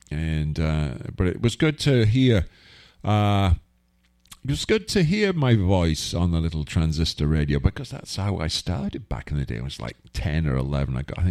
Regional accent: Wigan, North West England, United Kingdom; Northern Soul, which is something I grew up with back in my hometown of Wigan.

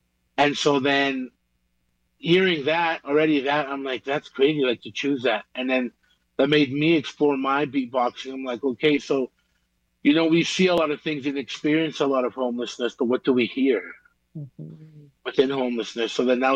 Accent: Belize; I'm from Belize, so I have Caribbean music essence with me, Salvadorian essence.

